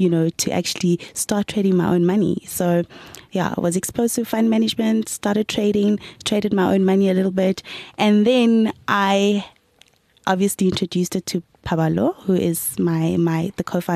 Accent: Gauteng, South Africa; I grew up in the East Rand.

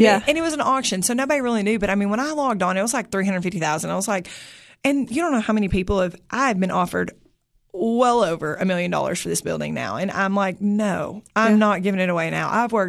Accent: Cookeville, Tennessee, United States; I'm born and raised in Cookeville. Yep. I went to Cookeville High School, graduated from there.

